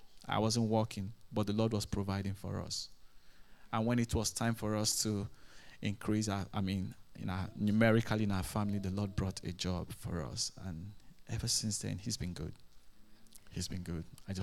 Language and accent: English; Nigeria; moved away as an adult; now in United States; When I came from Nigeria, I was working in a bank.